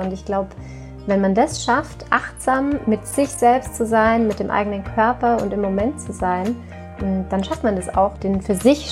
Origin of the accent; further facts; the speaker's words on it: Tyrol, Austria; now in Germany; Ursprünglich komme ich aus Tirol und da sitze ich übrigens jetzt gerade auch in meinem alten Kinderzimmer